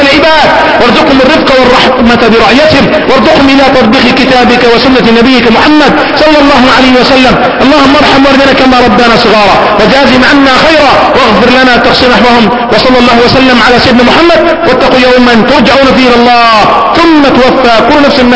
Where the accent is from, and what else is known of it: Egypt